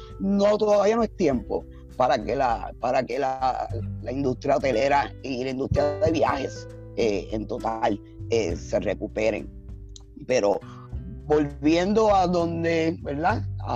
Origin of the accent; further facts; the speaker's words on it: Salinas, Puerto Rico; now in New York, United States; soy natural de Salinas, boricua, de pura cepa. Como bien dijiste también, estoy radicada en la ciudad de Nueva York